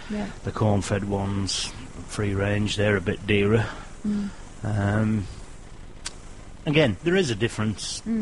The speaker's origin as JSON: {"language": "English", "region": "England", "country": "United Kingdom", "said": "I'm English, so I can't avoid that."}